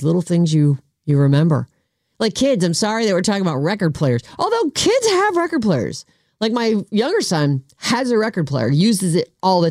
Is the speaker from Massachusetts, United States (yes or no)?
yes; Boston, Massachusetts, United States; I know. Well, I grew up in Boston.